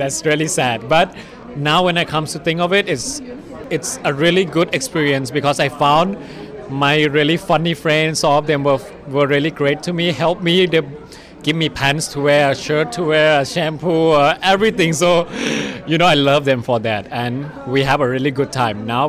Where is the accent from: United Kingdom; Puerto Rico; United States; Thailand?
Thailand; now in Zhenjiang, China; I'm from Thailand. Now I study in China in Zhenjiang. I'm a medical student